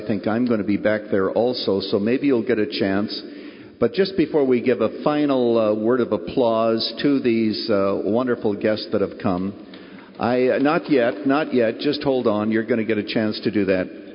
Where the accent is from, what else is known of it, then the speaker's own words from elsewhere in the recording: Canada; I was a 14-year-old boy growing up in Canada.